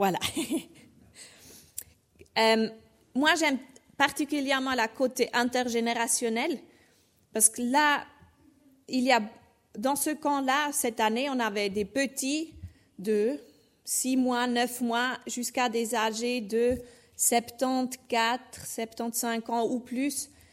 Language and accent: French; Thurgau, Switzerland; accent: Swiss German; French is a second language; Si vous vous demandez d'où vient mon accent, je suis suisse-allemande de la base, de Turgovie.